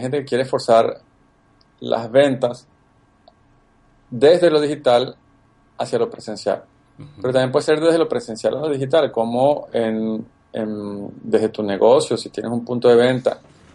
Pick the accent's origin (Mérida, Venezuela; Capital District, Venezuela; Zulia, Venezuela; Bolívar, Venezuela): Capital District, Venezuela; Caracas; also born or lived in Medellín, Colombia / Bogotá, Colombia; now in United States; Soy un colombo venezolano, nací en Medellín, me crié en Caracas, luego viví 8 años en Bogotá, ahora vivo en Estados Unidos.